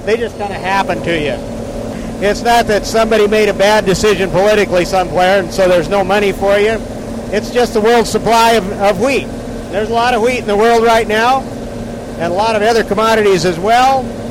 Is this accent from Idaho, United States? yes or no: yes; Lewiston, Idaho, United States; also born or lived in Orofino, Idaho; I went to grade school in Orofino, Idaho, graduated from high school in Lewiston. My grandfather farmed about 15 miles south of Colfax, but I didn't grow up on the farm.